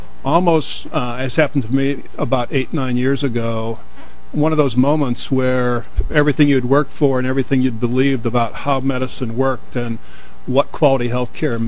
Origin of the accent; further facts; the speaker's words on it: Gary, Indiana, United States; I grew up in Gary, Indiana. My whole family was in the steel industry